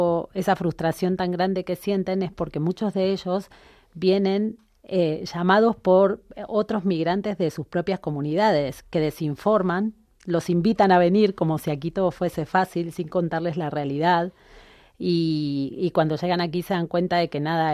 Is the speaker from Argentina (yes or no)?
yes; Argentina; moved away as an adult; Yo también soy migrante, soy argentina. Cuando llegué aquí hace 22 años ya, no pasaba esto.